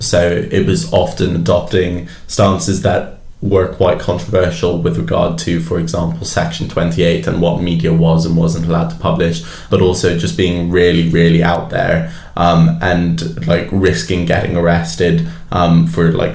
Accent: Greece; English is a second language; I grew up originally in Greece, and there is a very strong religious presence

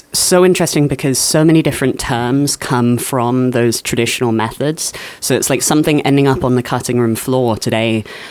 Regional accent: Australia; born there; I was born in Australia. I grew up kind of all over the place

